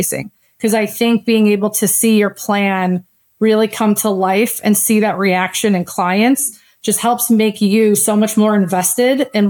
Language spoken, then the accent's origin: English; Midwest, United States; now in California, United States; I'm from the Midwest and did not want to go back to the cold weather.